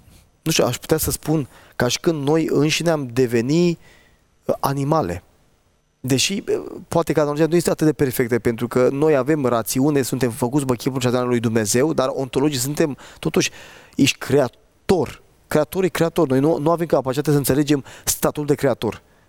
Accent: Romania; Adică eu sunt român

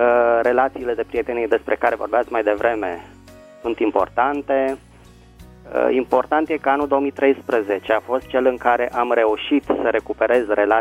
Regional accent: Bucharest, Romania; din București

